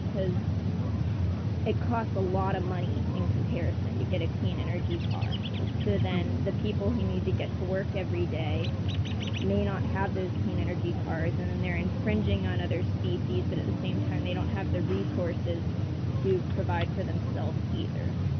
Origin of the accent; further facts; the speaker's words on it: East Coast, United States; I'm from the East Coast, so we don't have this. It's very much sidewalks and cities